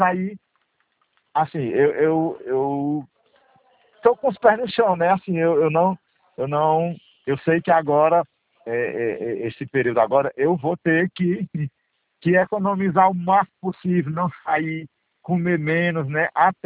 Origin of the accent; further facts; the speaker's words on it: Acaraú, Ceará, Brazil; Eu sou aqui do Acaraú, né?